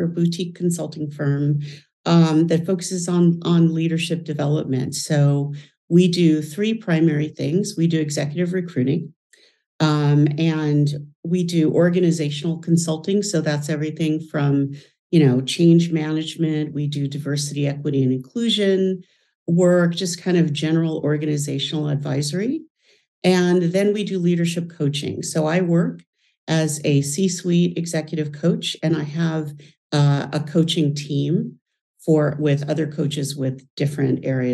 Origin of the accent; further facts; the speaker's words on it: Los Angeles, California, United States; I am from Los Angeles, born and raised in Los Angeles, and I live here now.